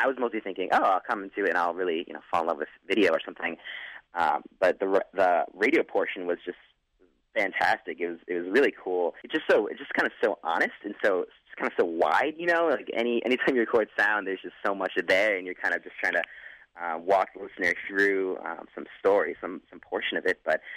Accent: Lexington, Massachusetts, United States; now in St. Paul, United States; Well, I'm from Boston area. I'm from Lexington. I go to school in St. Paul, Minnesota, in McAllister.

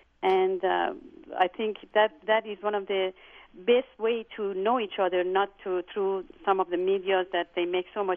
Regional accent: Iran; moved away as an adult; now in United States; I'm from Iran, and I immigrated about 32 years ago.

